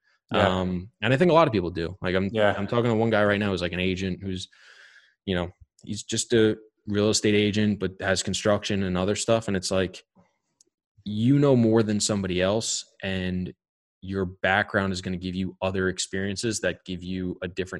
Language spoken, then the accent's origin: English; New York, United States; because I'm a New Yorker and I drink tons of coffee